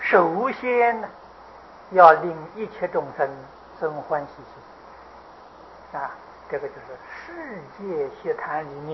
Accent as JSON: {"language": "Chinese", "country": "China", "said": "我们中国人呢，实实在在有非常可爱的一面。"}